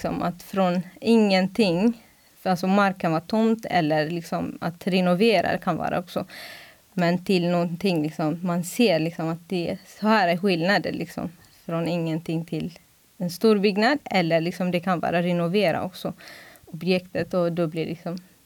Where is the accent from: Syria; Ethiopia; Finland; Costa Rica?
Ethiopia; Swedish is a second language; moved away as an adult; now in Sweden; Jag kommer från Etiopien.